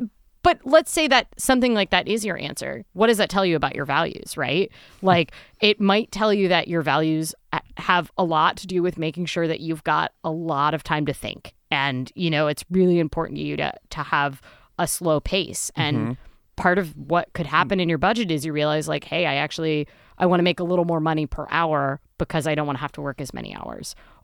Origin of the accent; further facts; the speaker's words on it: Midwest, United States; Well, and I, you know, I'm a Midwesterner.